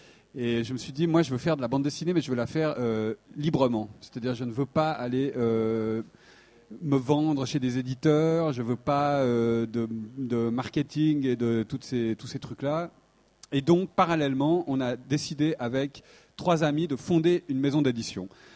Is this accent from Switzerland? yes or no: yes; Switzerland; Oui, voilà, je suis suisse, ouais.